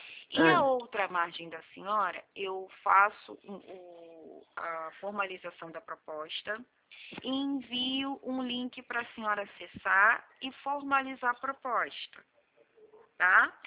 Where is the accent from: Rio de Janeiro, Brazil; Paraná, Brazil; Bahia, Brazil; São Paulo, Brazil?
Rio de Janeiro, Brazil; Eu sou daqui do Rio de Janeiro, mas eu atendo a nível Brasil.